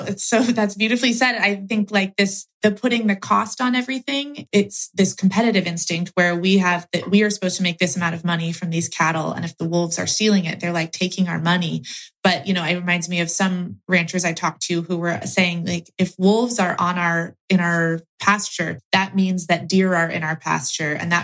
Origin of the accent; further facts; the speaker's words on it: Oregon, United States; I was researching the history of my home state of Oregon.